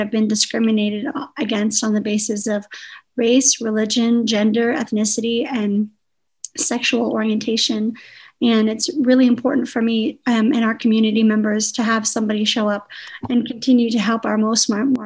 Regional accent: La Mesa, California, United States; I grew up here in La Mesa. I went to La Mesa Middle School. I went to Helix High School.

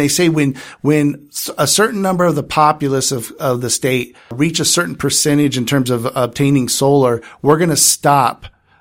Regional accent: California, United States; I grew up in Imperial County. Geothermal was very big out there, and there's a lot of land out there where you could put solar panels where nobody goes.

